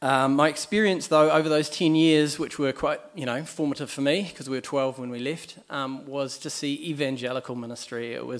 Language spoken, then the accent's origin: English; Dunedin, Otago, New Zealand; so I was born in Palmerston North Hospital. My three brothers were born in Dunedin Hospital, and when I was two, we travelled back to Dunedin